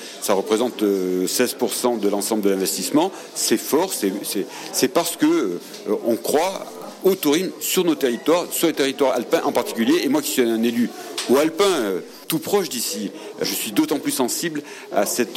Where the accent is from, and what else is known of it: Provence-Alpes-Côte d'Azur, France